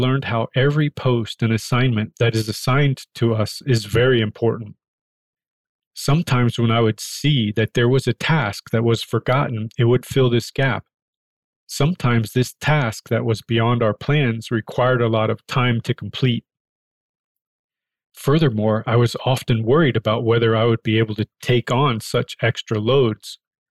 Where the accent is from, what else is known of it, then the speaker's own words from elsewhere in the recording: Liaoning, China; My hometown is only 30 kilometers from Fushun. I was honored that Shenyan would be so close to my hometown.